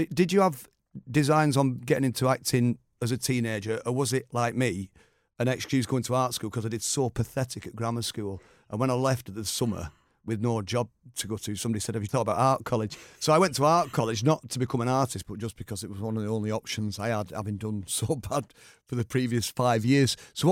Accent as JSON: {"language": "English", "town": "Shaw", "region": "North West England", "country": "United Kingdom", "tie": "born or raised there", "also_born_or_lived": "Oldham, United Kingdom", "said": "I was born in Woodfield Maternity Home, which was a Catholic convent maternity home at the time. So I was born there in 59 and then raised in Shaw. First few years lived in Shaw, and then moved to Ayside and then Milne Row and then now Stopford."}